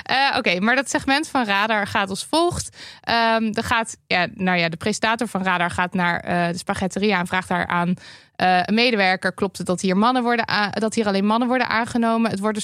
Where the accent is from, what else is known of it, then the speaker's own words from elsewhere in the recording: Overijssel, Netherlands; In de regio waar ik ben opgegroeid, Twente, was de sfeer in mijn directe omgeving heel gemoedelijk, maar toxic masculinity is daar erg prominent en veel ruimte voor iets anders leek er niet te zijn.